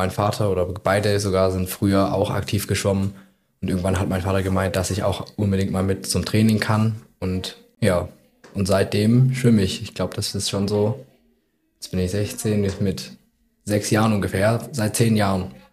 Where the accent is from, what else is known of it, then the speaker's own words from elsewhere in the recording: Reichenbach, Germany; ich bin 16 Jahre alt, ich komme auch hier aus Reichenbach, bin hier auf der Realschule in der 10. Klasse aktuell.